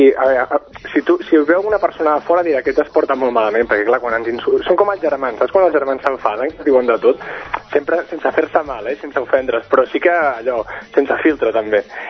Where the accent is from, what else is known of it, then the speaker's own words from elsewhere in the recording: Cerdanyola del Vallès, Catalonia, Spain; Som una colla que ens coneixem des de fa molt temps, som de Cerdanyola